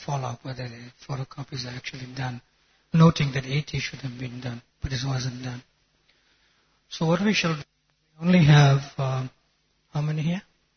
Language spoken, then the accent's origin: English; Durban, KwaZulu-Natal, South Africa; I come from Durban, South Africa. But I've been traveling extensively for the last 15 years.